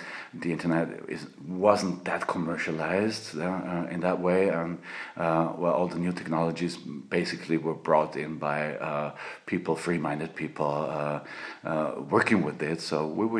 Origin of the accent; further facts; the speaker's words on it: Styria, Austria; English is a second language; I'm from Styria, southern Styria, Slovenian border, and I'm an eco-farmer.